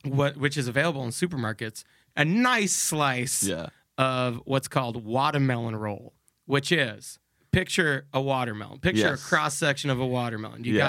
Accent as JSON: {"language": "English", "region": "New York", "country": "United States", "accent": "New York", "said": "You think it was my New York accent?"}